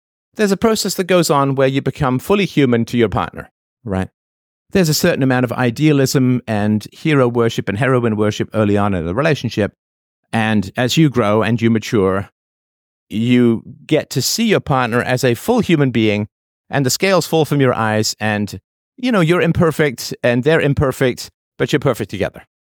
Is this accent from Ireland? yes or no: no; Toronto, Ontario, Canada; the Science Center is near where I grew up in Canada, at Don Mills and Lawrence. Don Mills and Eglinton, so it's fairly close, stone's throw.